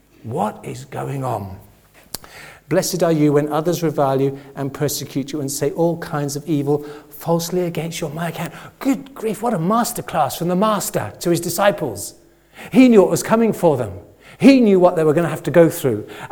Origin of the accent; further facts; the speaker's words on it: Oxford, South East England, United Kingdom; A few weeks ago, I was in Oxford, my hometown.